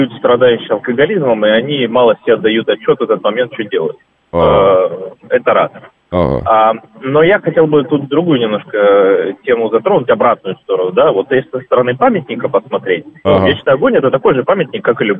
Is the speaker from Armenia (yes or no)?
no; Vladivostok, Primorsky Krai, Russia; Не знаю, вот я из Владивостока, там есть